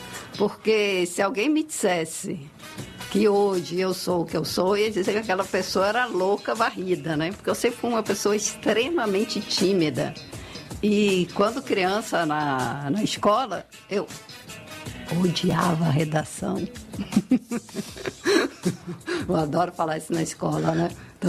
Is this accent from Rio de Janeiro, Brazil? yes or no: yes; Rio de Janeiro, Brazil; now in Bahia, Brazil; eu nasci no Rio, e sou carioca da gema, mas os cariocas que me perdoem, o acarajé soteropolitano é muito melhor.